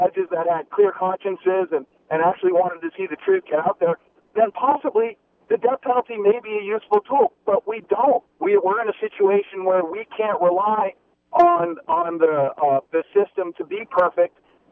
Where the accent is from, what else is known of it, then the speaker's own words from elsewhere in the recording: East Coast, United States; I'm concerned because for years and years and years, growing up on the East Coast, I was a supporter of the death penalty.